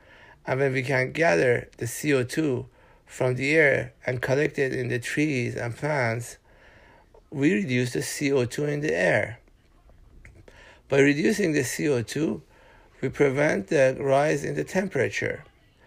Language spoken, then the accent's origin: English; Iran; English is a second language; I'm from Iran and I invite all of you to come as tourists to Iran and visit Iran.